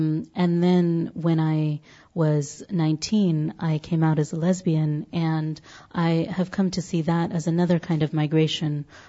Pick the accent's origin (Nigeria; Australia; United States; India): India; as an Indian who's raised in India